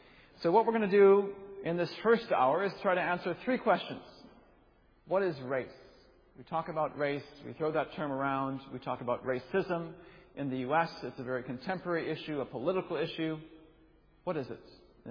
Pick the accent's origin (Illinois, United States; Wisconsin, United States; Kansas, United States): Wisconsin, United States; also born or lived in Massachusetts; I left behind in Kentucky, so I grew up in Wisconsin. I spent 6 years in Massachusetts doing my PhD at Harvard.